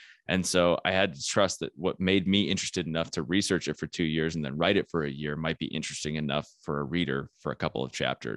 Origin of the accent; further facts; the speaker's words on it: Flagstaff, Arizona, United States; but I am from Flagstaff, Arizona, which is a small town.